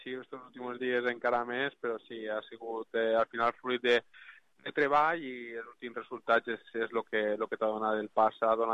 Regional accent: Villarreal, Valencian Community, Spain; jo des del meu poble me l'estime molt, i de Villarreal

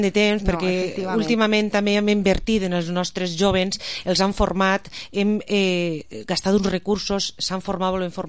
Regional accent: Vila-real, Valencian Community, Spain; jo de Vila-real. Jo de Vila-real.

